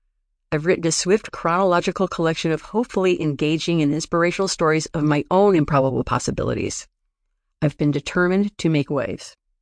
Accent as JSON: {"language": "English", "region": "East Coast", "country": "United States", "tie": "born or raised there", "said": "I grew up on the East Coast, I grew out on the West Coast, and grew away into the Far East."}